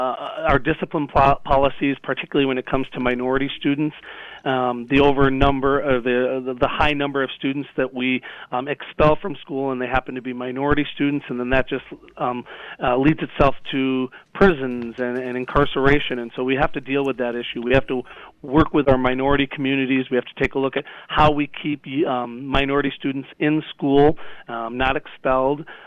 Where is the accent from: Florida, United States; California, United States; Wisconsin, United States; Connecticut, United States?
Wisconsin, United States; Minong; I grew up in Minong, Wisconsin, way up there. Highway 53.